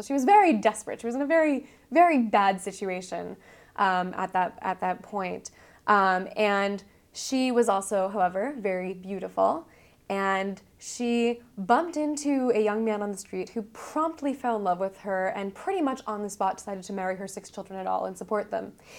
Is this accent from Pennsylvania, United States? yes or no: yes; Philadelphia, Pennsylvania, United States; And then I grew up in Philadelphia.